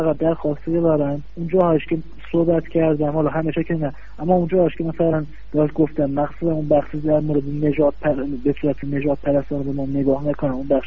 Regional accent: Isfahan, Iran; من ایرانیم، اونم ایرانی، رنگ پوستمون یکی، زبونمون یکی، حالا خمینی شهر یه خود لهجه دارن درست

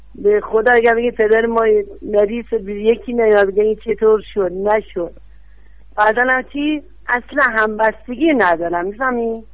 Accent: Yazd, Iran; من خودم بچه یزدم، بچه 32 سال اینجا.

